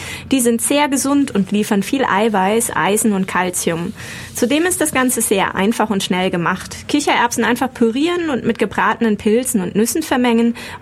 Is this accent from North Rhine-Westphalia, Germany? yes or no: no; Baden-Württemberg, Germany; als Schwäbin kennt man Linsen meist nur mit Rauchfleisch